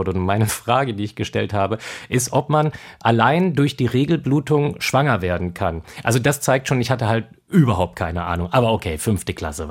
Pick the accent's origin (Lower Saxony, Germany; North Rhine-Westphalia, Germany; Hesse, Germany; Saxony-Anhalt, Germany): Lower Saxony, Germany; Wolfsburg; also ich komme aus Wolfsburg, die mit den Autos